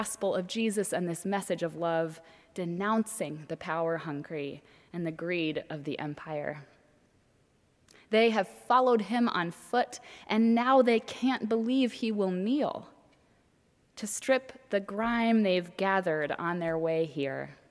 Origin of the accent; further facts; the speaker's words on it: Minneapolis, Minnesota, United States; Many of you know that I grew up in Minneapolis, Minnesota.